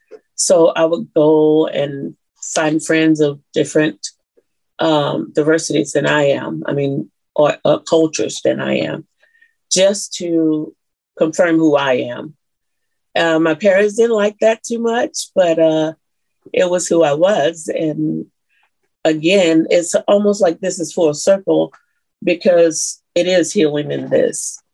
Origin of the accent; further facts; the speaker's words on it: Atlanta, Georgia, United States; what I went through growing up in Atlanta, Georgia. And in so many ways, I felt displaced there.